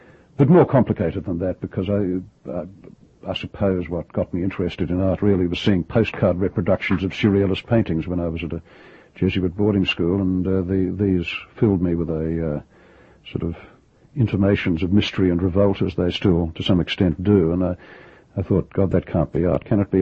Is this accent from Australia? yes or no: yes; Australia; now in Europe; growing up in Australia, one's fundamental culture, you know, sort of high culture dreams were, of course, European